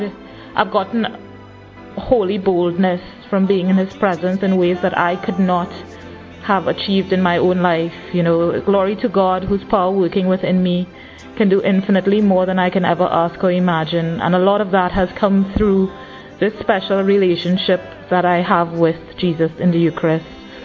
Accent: Trinidad & Tobago; I'm in my early 30s and I'm from Trinidad.

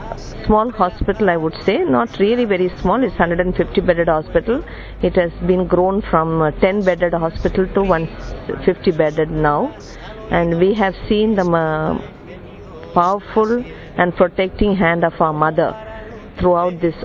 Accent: India; I'm coming from India. I belong to this congregation of Sisters of St. Charles Borromeo. And I'm a doctor working in a hospital.

